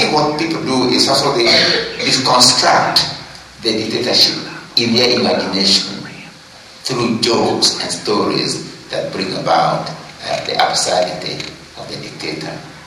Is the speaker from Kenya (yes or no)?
yes; Kenya; English is a second language; now in Castle, United States; Now, I come from Kenya, although I live here in Castle, California now